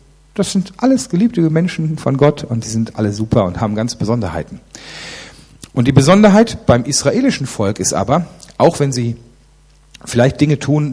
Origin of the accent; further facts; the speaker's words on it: Germany; also ich fühle mich, obwohl ich ungarischer Abstammung bin, aber ich fühle mich sehr, sehr deutsch. Ich bin auch sehr deutsch, ich bin auch in Deutschland schon geboren.